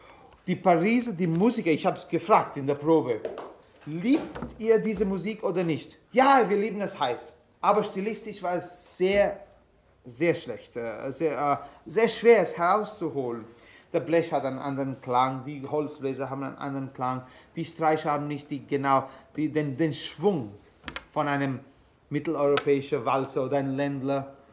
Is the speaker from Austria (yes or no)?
no; India; und ich als Inder sage